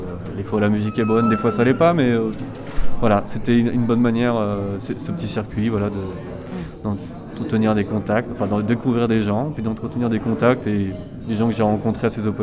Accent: Lyon, Auvergne-Rhône-Alpes, France; born there; C'est ma ville natale, donc forcément j'ai un bon rapport avec cette ville, et je l'aime, mais j'y suis de moins en moins.

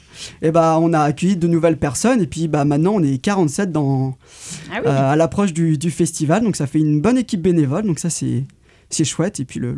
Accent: Montfort-sur-Meu, Brittany, France; on vient tous des alentours de Montfort-sur-Meux, Montfort-Communauté, donc à 20-25 minutes d'ici à de Vigean.

